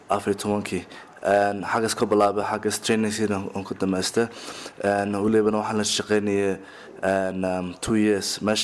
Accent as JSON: {"language": "Somali", "country": "Canada", "tie": "born or raised there", "said": "waxaan ku soo barbaaray wadanka Canada ana waxaan tagtay ana college key ama Canada waxaan ku soo bartay ama teaching ESL as a second language ana waxaan joogay wadankaas ila more than 10"}